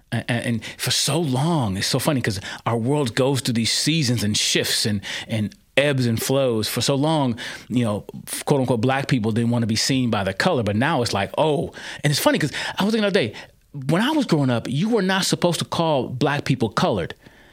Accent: United States; I'm an American. I was born and raised in America. I benefited greatly from America.

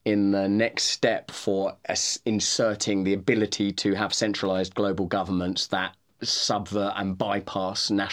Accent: United Kingdom; all of you as an American, me as a Brit

